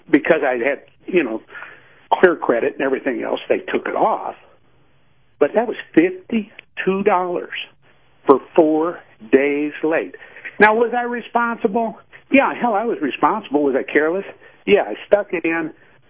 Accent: Chicago, Illinois, United States; now in New Mexico, United States; when I was growing up in Chicago in the 50s and 60s, the loan sharks didn't get as much as the credit card companies.

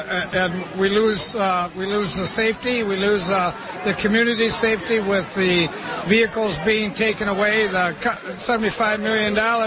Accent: Ionia, Michigan, United States; I'm down here from Ionia, Michigan, to support the movement on big businesses not paying their taxes.

